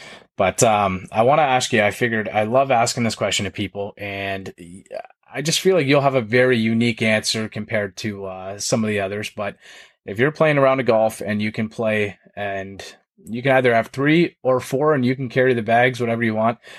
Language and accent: English; Canada; I'm probably gonna have Mike Weir in there because I'm a Canadian lefty.